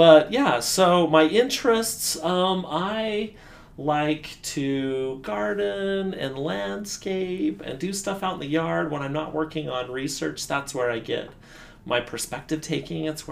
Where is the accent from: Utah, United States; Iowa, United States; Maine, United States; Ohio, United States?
Utah, United States; now in Kent, United States; So I grew up in Utah. Here, spent the first 20 years of my life on this coast, this part of the country. And I've spent the last 20 years in the Midwest.